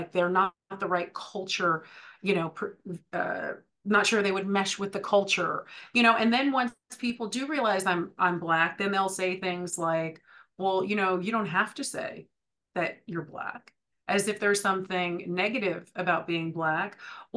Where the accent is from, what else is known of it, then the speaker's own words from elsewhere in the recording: Berkeley, California, United States; now in New York, United States; I am in the New York City tri-state area. I live in New York and I grew up in Berkeley, California.